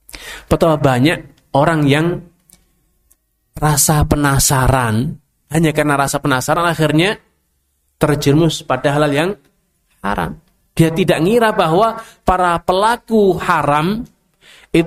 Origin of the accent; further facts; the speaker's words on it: Salatiga, Central Java, Indonesia; Saya pernah di kota saya sendiri, di Salatiga sana, ada tempat wisata Kopeng, daerah Kopeng, ya.